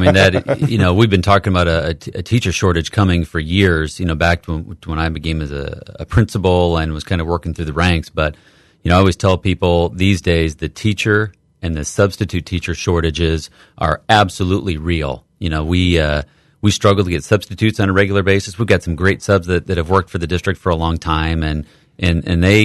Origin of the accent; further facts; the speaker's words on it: Bloomington, Illinois, United States; I'm from Bloomington Normal myself, so ISU is a teaching school